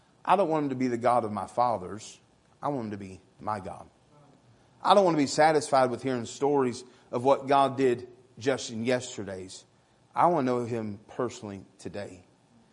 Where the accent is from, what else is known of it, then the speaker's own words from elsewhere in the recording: Arkansas, United States; I'm a Southerner. I'm from Arkansas.